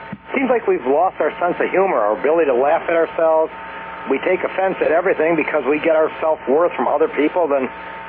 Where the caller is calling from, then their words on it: Elgin, Illinois, United States; I'm calling from Elgin, Illinois.